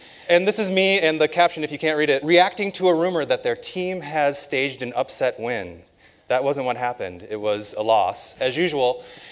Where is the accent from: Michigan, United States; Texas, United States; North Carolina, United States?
Michigan, United States; Grand Rapids; And I'm from Grand Rapids, Michigan.